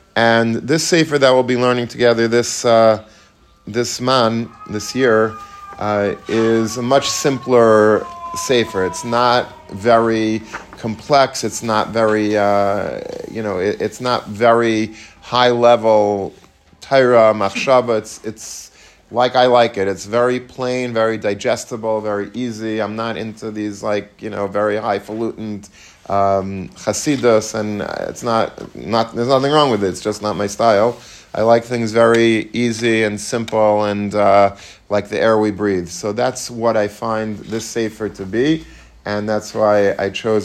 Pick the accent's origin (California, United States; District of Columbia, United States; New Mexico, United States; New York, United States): New York, United States; Long Beach; And I went to Hebrew Academy of Long Beach, and he was a Rebbe from, and I lived in Long Beach, I grew up in Long Beach